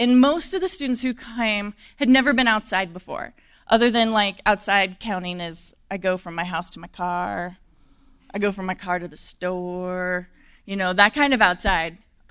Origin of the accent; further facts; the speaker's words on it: Wyoming, United States; And my husband grew up in Wyoming. I grew up in Wyoming. And other than a couple little stints outside of Wyoming, that's been our home.